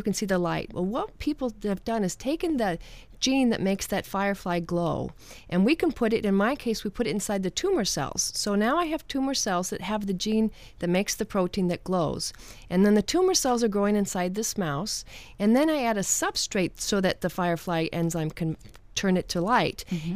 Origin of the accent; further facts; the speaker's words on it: Anaheim, California, United States; Yep, I grew up in Anaheim, California, just down the street from Disneyland.